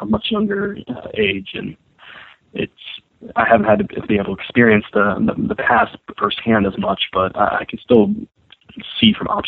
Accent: United States; especially coming from my own perspective, being an American

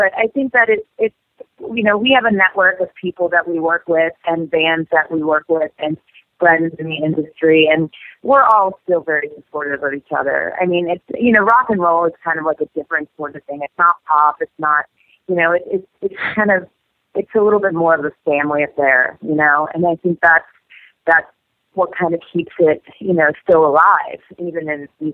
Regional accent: New York City, New York, United States; now in Los Angeles, United States; Yeah, I'm from New York City, so I know of all the winter fiasco that's going on up there.

